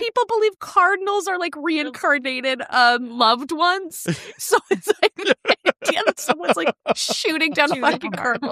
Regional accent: Chicago, Illinois, United States; I'm from the Midwest, but I'm from Chicago, so like I don't know grouse.

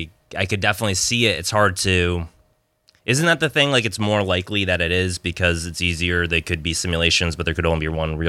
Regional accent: Albany, New York, United States; Upstate New York.

